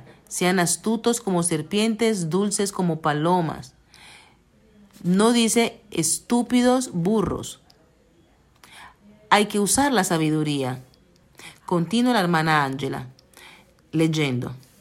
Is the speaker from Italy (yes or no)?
yes; Italy; solo que nosotros somos italianos, lo haremos en Italia